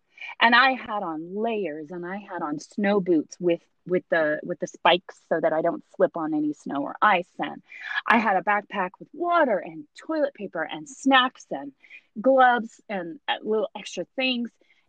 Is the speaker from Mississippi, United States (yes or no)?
no; Louisiana, United States; also born or lived in Texas; So I was born in Louisiana. Yeah. And then we moved to Texas, and then you and Gary were born in Texas, and then we moved back to Louisiana, and that's where, like, all our family, extended family is.